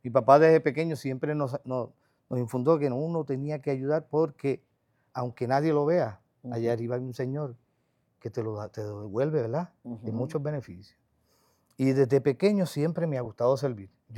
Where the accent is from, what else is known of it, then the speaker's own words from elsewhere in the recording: Moca, Espaillat, Dominican Republic; Pero yo estoy pidiendo que nos unamos como mocanos